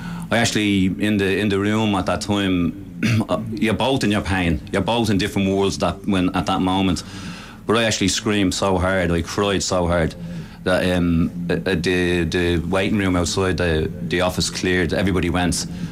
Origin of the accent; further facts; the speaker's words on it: Dublin, Leinster, Ireland; now in Dunboyne, Ireland; I'm originally from Coolock in Dublin, and I live now in Dunboyne in County Meath.